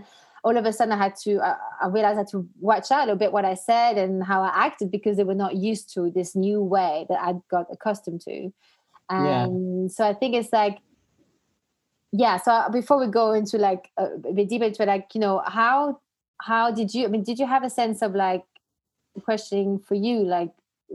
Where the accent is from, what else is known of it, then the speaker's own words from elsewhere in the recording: Belgium; I grew up, so I was born and bred in Belgium. And I guess like mentality was, it's probably more Belgian than anything else. But my mom is from Denmark. My dad is from Algeria.